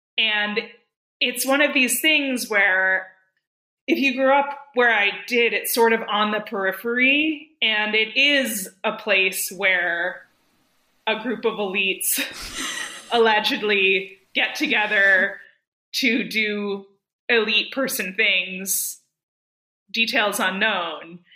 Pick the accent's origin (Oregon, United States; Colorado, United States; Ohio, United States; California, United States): California, United States; Berkeley; So I grew up in Berkeley, which is like, you know, hour and a half drive south of Bohemian Grove